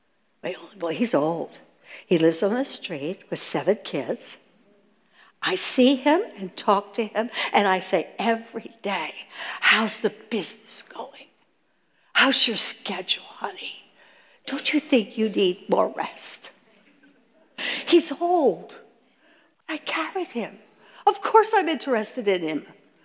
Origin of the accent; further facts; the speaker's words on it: Ocean City, New Jersey, United States; I'm from Ocean City, New Jersey. Has anybody been to Ocean City, New Jersey?